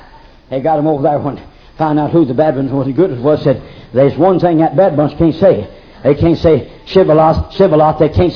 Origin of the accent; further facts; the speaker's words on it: United States; I'm an Indian man, and when the Indians passed away, they close mouths